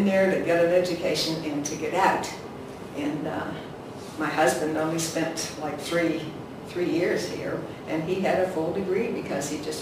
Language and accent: English; Slippery Rock, Pennsylvania, United States; I was born and reared in Slippery Rock, one of those rare birds. So I grew up just taking the college for granted.